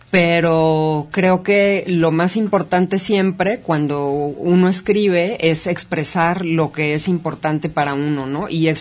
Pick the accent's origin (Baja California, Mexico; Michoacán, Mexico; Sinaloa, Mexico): Sinaloa, Mexico; Mazatlán; moved away as an adult; also born or lived in Mexico City; now in Guadalajara, Mexico; yo nací en Mazatlán y allá viví hasta los 18 años en que me fui a estudiar la Universidad de la Ciudad de México.